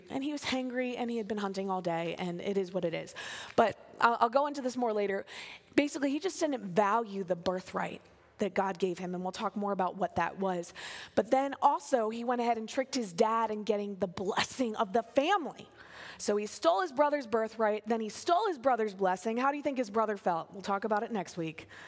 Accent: Pennsylvania, United States; we love York County. I'm from York County, born and raised.

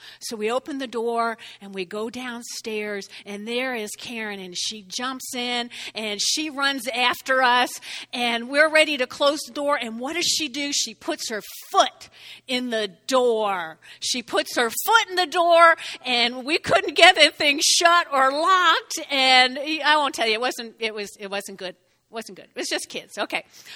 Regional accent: New Jersey, United States; I grew up in North Jersey, and I grew up on a street like Weldon Avenue, but they were individual homes, and their backyards and front yards were all yay big, you know.

